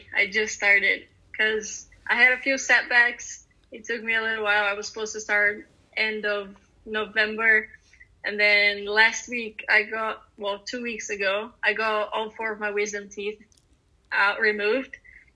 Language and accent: English; São Paulo, Brazil; I'm in São Paulo, my home country, home city. It's nice to be back for a little bit.